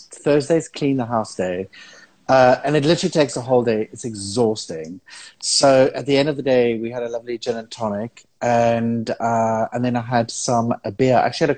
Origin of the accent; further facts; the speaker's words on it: South Africa; born in South Africa, but I didn't understand why my parents would want to immigrate from Madeira Island, which is this beautiful island, to South Africa